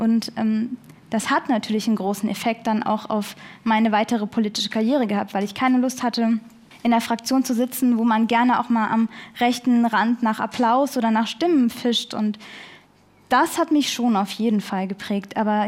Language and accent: German; Rhineland-Palatinate, Germany; also born or lived in Pakistan; Ich bin in einem kleinen Dorf in der Pfalz groß geworden.